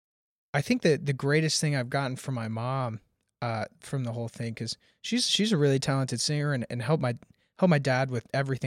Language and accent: English; Nashville, Tennessee, United States; So I grew up here in Nashville